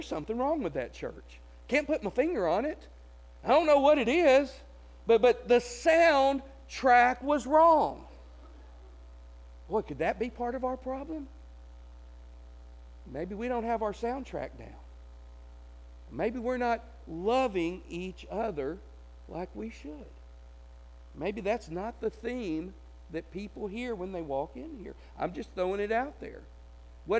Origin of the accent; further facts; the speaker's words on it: Tennessee, United States; I'm from Tennessee, so not as much, but I'd been in Texas for 5 or 6 years, so I knew good Mexican food.